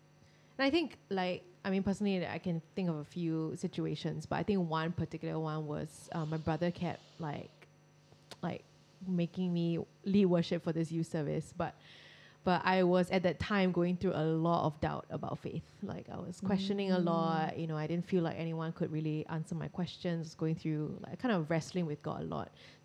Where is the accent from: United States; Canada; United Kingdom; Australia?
Australia; I think it's just so encouraging also as a Australian to know